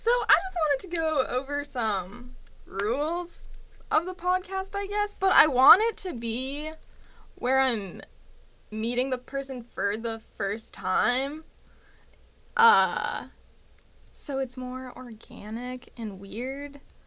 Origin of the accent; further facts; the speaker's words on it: Maine, United States; ...is from Maine, and I'm from Maine.